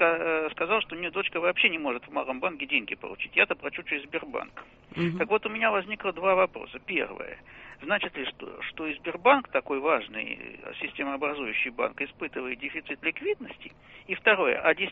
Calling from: Irkutsk, Irkutsk Oblast, Russia; Обычно я из Иркутска за 36 часов получаю деньги.

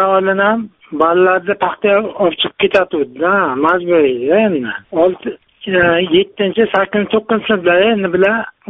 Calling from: Shahrisabz, Qashqadaryo Region, Uzbekistan; Men Qashqadaryo viloyatida. Men Shahrisabzdan.

